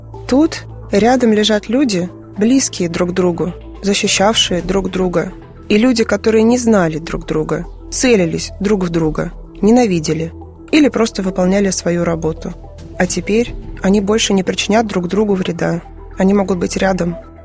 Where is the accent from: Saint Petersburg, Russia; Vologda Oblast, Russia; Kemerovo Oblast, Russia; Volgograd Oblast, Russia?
Volgograd Oblast, Russia; Моя малая родина – Волгоградская область. С детства Мамаев курган в Волгограде был для меня местом родным и схоженным.